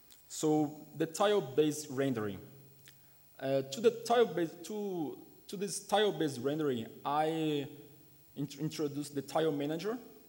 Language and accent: English; Recife, Pernambuco, Brazil; I'm from Brazil, a city called Recife in the northeast of Brazil.